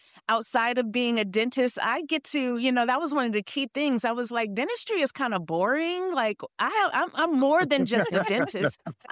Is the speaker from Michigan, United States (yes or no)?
yes; Flint, Michigan, United States; So I'm from Flint, Michigan, and my favorite rappers … came to Flint, Michigan in 1982